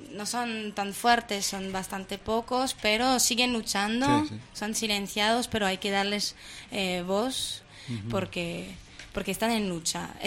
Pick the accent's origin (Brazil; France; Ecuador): France; yo vengo de Francia, ¿no? Y me he criado en un ámbito del Partido Comunista ahí